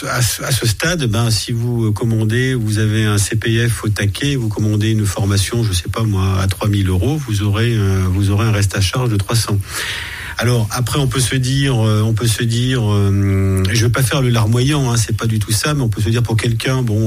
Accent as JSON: {"language": "French", "town": "Avignon", "region": "Provence-Alpes-Côte d'Azur", "country": "France", "tie": "born or raised there", "said": "c'est de me retirer dans le Luberon, qui est ma terre natale. Je suis né à Avignon et j'ai pas mal de crapahuté dans le Luberon."}